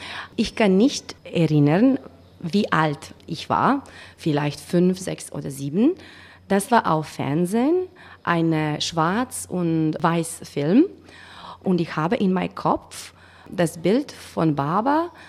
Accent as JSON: {"language": "German", "country": "North Macedonia", "second_language": "German", "moved": "yes", "lives_now": "Bonn, Germany", "said": "Ich komme aus Mazedonien, aber jetzt, ich wohne in Bonn seit 2011."}